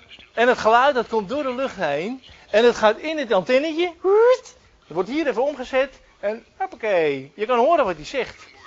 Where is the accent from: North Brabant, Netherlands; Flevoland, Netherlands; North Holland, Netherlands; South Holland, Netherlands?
North Holland, Netherlands; Texel; En zoals jullie weten, wij komen van Texel.